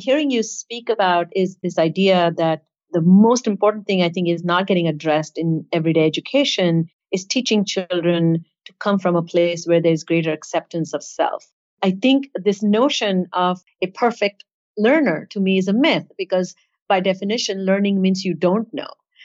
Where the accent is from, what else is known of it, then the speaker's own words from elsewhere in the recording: India; I grew up in India